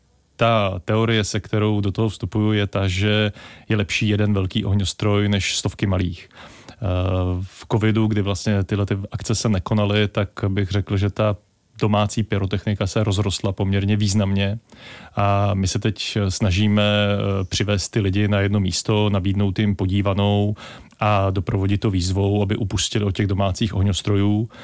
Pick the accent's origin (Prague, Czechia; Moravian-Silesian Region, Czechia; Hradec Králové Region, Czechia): Hradec Králové Region, Czechia; Trutnov; No, narodil jsem se v Trutnově.